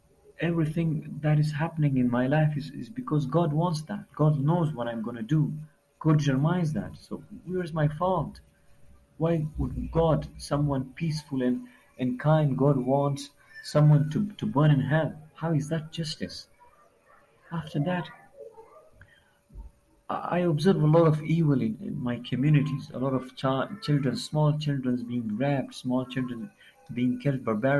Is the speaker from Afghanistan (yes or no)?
yes; Afghanistan; now in Pakistan; I am basically from Afghanistan, but for the past 8 or 9 years, I have been living here in Pakistan as a migrator. And I am belonging from a very strict religious family. My father is an Islamic scholar.